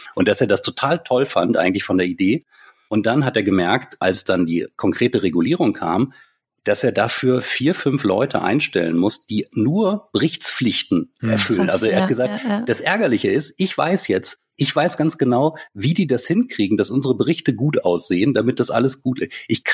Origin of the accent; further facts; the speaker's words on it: Wolfsburg, Lower Saxony, Germany; ich komme ja aus Wolfsburg